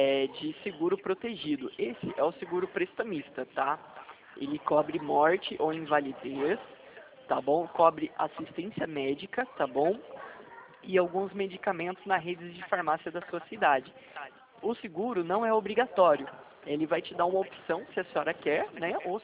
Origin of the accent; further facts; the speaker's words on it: São José dos Campos, São Paulo, Brazil; Eu sou da cidade de São José dos Campos.